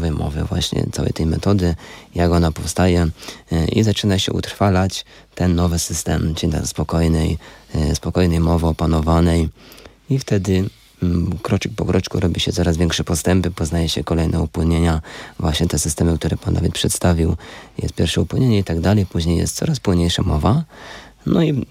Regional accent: Andrychów, Lesser Poland, Poland; Jestem z Małopolski, tak mieszkam na granicy właściwie Małopolski, z Andrychowa, dokładnie z Sułkowysku Andrychowa.

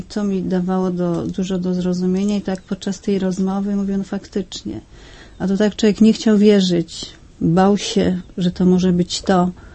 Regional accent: Toruń, Kuyavian-Pomeranian Voivodeship, Poland; bo jestem z Torunia

